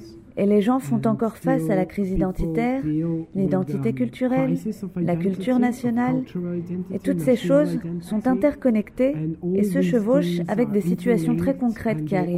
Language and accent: French; Aleksinac, Serbia; French is a second language; also born or lived in Belgrade; Je viens de Serbie et je suis originaire d'Aleksinac, dans la partie sud de la Serbie. C'est une petite ville. Et j'ai passé les 12 dernières années de ma vie en Serbie, à Belgrade, à étudier l'anthropologie et l'audiovisuel.